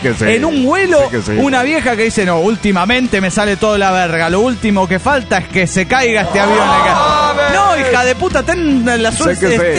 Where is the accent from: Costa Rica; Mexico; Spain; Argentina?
Mexico; Guaymas, Sonora; Hola, soy … de Guaymas, Sonora.